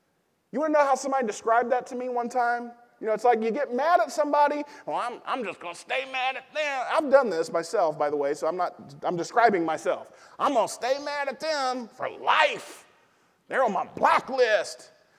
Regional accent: Arkansas, United States; I grew up in Arkansas, I'm a redneck.

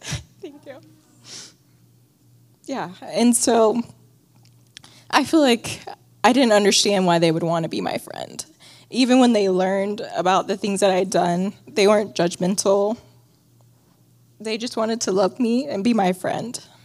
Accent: Searcy, Arkansas, United States; But I am from Searcy, Arkansas. I grew up in church

